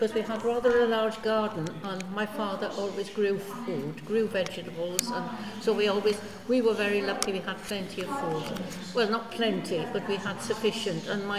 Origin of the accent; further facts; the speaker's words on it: Wales, United Kingdom; But the main one is I lived in a small mining village. You can probably tell I'm from South Wales, can you? Yeah, I lived in a small mining village.